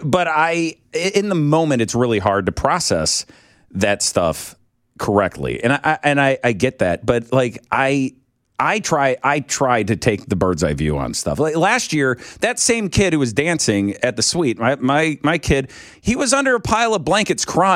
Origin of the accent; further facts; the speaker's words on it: St. Louis, Missouri, United States; I mean, I'm from St. Louis.